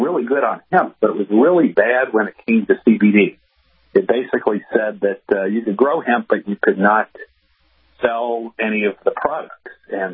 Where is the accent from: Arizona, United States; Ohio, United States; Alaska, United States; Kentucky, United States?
Kentucky, United States; And my home state of Kentucky was number one